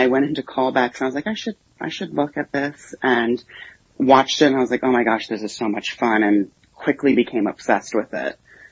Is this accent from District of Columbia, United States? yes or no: yes; Washington, District of Columbia, United States; now in Rehoboth Beach, United States; I'm originally from Washington, D.C. This year I made the big move back to Rehoboth here.